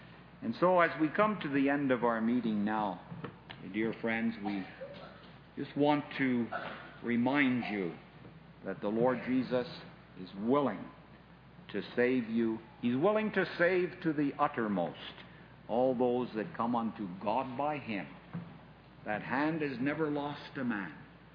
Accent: Canada; Now, I come from Canada, and we have the beautiful Niagara Falls.

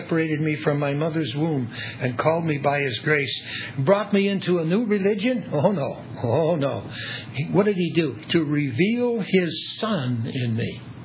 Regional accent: Wilmette, Illinois, United States; I was raised in Wilmette.

